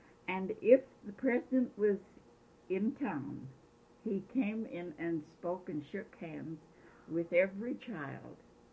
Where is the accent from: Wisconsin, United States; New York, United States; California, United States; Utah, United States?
Utah, United States; Wanship; born there; also born or lived in Park City; I was born in Wanship, Utah, and my mother's mother-in-law was the midwife when I was born, and I was born at home.